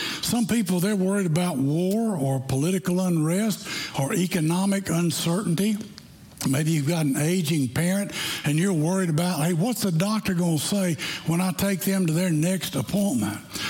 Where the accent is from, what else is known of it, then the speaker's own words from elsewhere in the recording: Arlington, Virginia, United States; born there; I was born in Virginia, yeah. I was born in Arlington, Virginia